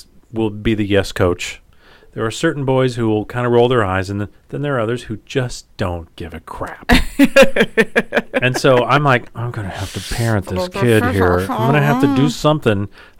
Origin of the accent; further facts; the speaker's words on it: Indiana, United States; But, you know, I'm from Indiana.